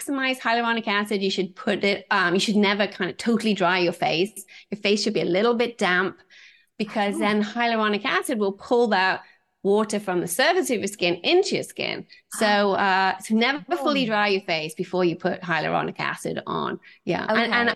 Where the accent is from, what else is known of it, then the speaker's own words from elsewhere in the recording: Aberdeen, Scotland, United Kingdom; also born or lived in various places; kind of grew up all over the place, but my dad worked for Shell. So I was kind of like an army brat, you know, I went around. But so for me, home was Aberdeen, Scotland, although I was never born there. So, that's what I call home.